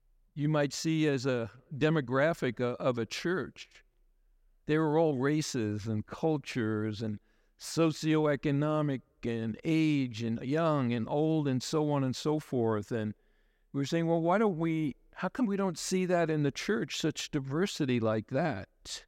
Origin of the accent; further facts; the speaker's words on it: New York, United States; driving through where I grew up in New York, in Long Island there